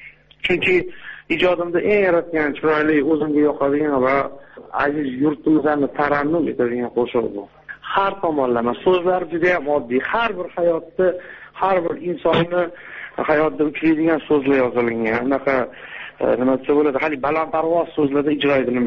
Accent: Tashkent, Uzbekistan; Endi men mana shu diyorda katta bo'lganman. Shuning uchun men Toshkent shahri haligi non shahrida bekor etilmaydi.

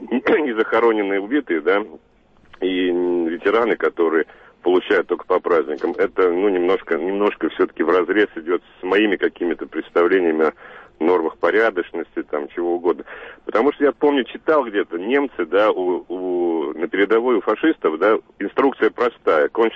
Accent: Russia; для меня Украина – это моя как бы страна бывшая, да, ну, не бывшая, настоящая, хоть я там россиянин, я вот до сих пор не воспринимаю Украину как чужую.

